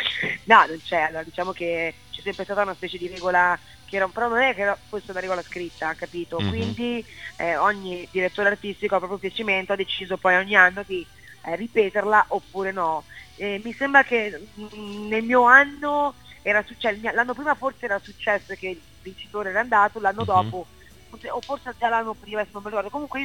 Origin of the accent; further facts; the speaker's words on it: Finland; born there; Italian is a second language; Sono nata in Finlandia, sono girato un po' il mondo con la mia musica